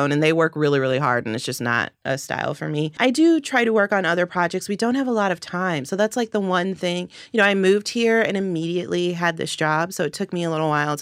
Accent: Los Angeles, California, United States; I grew up in Los Angeles. My dad's a musician.

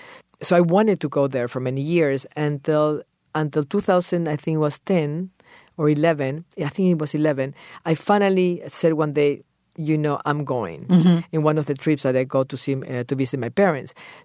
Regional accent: Peru; English is a second language; moved away; I always knew that I was going to live abroad when I was growing up in Peru at the age of 13. I already knew.

